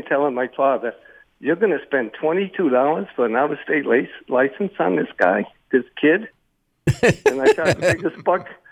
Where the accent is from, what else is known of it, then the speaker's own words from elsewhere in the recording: Connecticut, United States; now in Maine, United States; I come up from Connecticut.